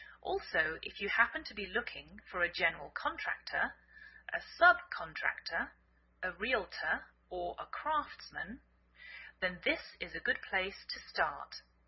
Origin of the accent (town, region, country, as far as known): England, United Kingdom; now in United States